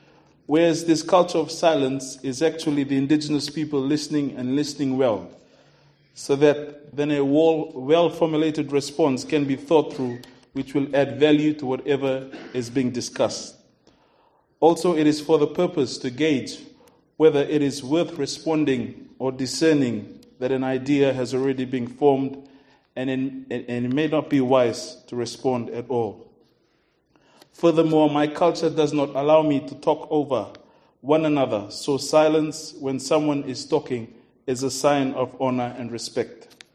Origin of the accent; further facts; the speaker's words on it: Fiji; now in New Zealand; and I'm originally from Fiji.